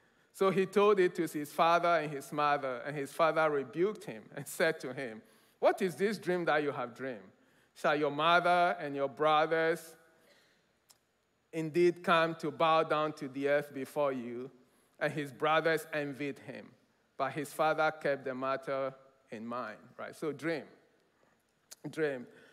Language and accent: English; Ghana; Again, I grew up in Ghana in the 80s.